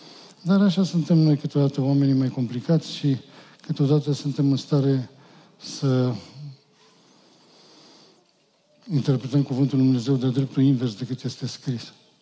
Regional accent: Oregon, United States; eu împreună cu soția mea sunt din Oregon.

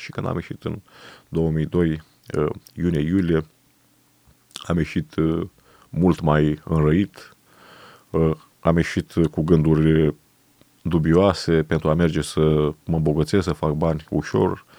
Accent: Șuțești, Romania; also born or lived in Deva; Eu sunt din comuna Șuțești, județul Brăila, născut în Deva Hunedoara. Părinții mei de origine comuna Șuțești, numai că tatăl meu a lucrat în mină și m-am născut la Deva.

